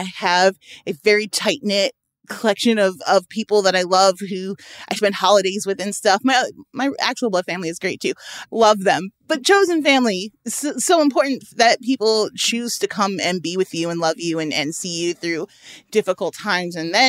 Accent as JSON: {"language": "English", "town": "Chicago", "region": "Illinois", "country": "United States", "said": "I'm from Chicago, one of the most politically corrupt places in the world."}